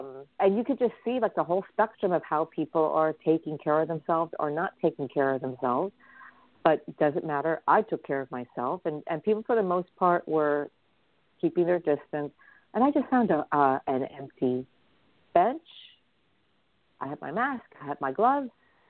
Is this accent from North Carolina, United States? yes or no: no; New York City, New York, United States; I am as much as I adore nature, I am a ride or die New Yorker. So I'm here in the trenches with my fellow New Yorkers, which is fine.